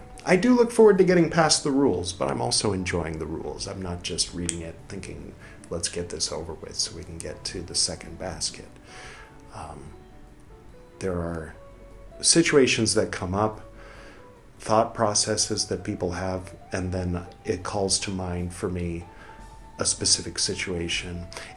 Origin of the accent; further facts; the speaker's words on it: California, United States; growing up in America, growing up in California